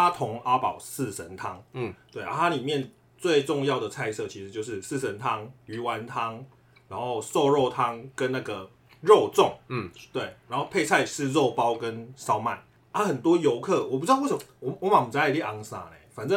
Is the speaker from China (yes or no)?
no; Kaohsiung, Taiwan; 好，我是高雄人，所以呢我喜欢吃高雄粽。